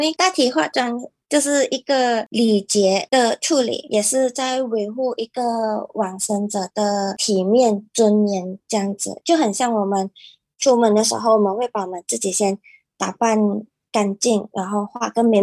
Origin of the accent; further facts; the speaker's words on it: Malaysia; 我们马来西亚这边大多数医院会帮你缝合好